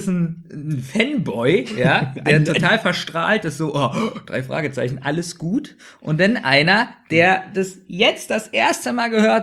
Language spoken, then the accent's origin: German; Berlin, Germany; Ich komme auch aus Berlin.